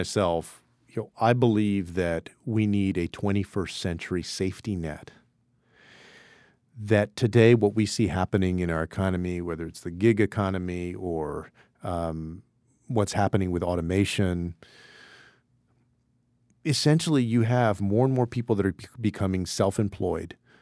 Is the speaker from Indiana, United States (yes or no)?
no; Texas, United States; and even the 38 electoral votes of my home state of Texas.